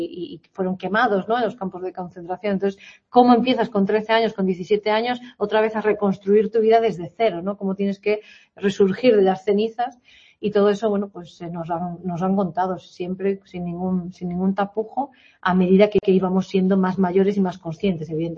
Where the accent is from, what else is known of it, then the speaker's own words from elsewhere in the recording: Vigo, Galicia, Spain; Bueno, yo soy de Vigo, en Vigo desde luego no lo hay